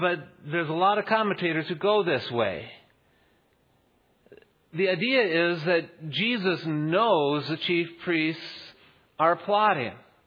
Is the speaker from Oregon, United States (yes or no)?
no; Minnesota, United States; accent: Minnesota; just for those of you who are watching my Minnesota accent.